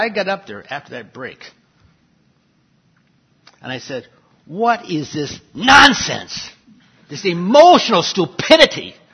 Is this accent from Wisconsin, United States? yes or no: yes; Wisconsin, United States; For example, I was from Wisconsin.